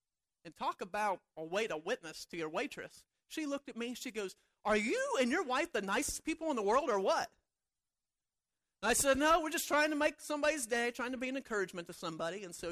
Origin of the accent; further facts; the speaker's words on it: Mount Vernon, Ohio, United States; I said, "Well, we're from Mount Vernon."